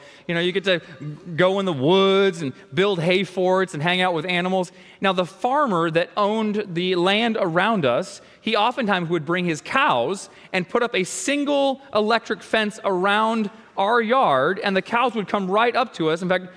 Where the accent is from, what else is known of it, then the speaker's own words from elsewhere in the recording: Tennessee, United States; I grew up in Northeast Tennessee on this farm right here.